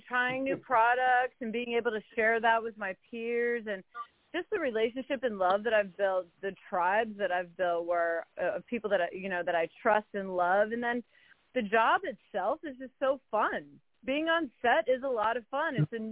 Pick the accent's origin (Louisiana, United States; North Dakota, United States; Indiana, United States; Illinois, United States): Louisiana, United States; New Orleans; also born or lived in Portland, Oregon; now in Los Angeles, United States; I'm from the West Coast. I've lived in L.A. since 98, but I grew up in New Orleans and Portland, Oregon.